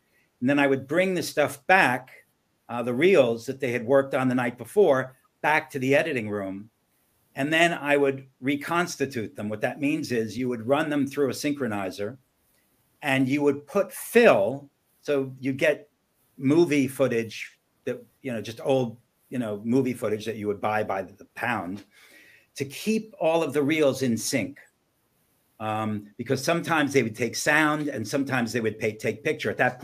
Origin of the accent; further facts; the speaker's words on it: New York, United States; It was the first film I'd ever worked on. I was growing up in New York.